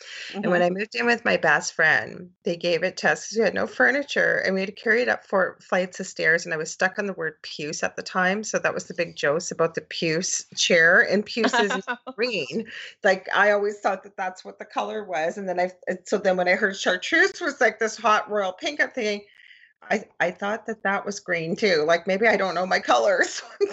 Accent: Canada; Oh, you say Z. Yeah, sorry. Canadian, Z.

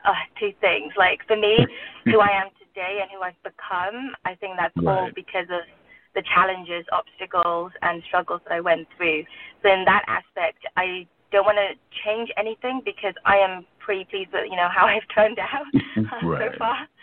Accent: England, United Kingdom; also born or lived in Burma; I was born in Burma. I grew up in England.

